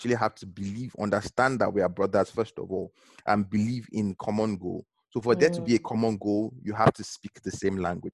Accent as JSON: {"language": "English", "country": "Nigeria", "said": "I am from Nigeria."}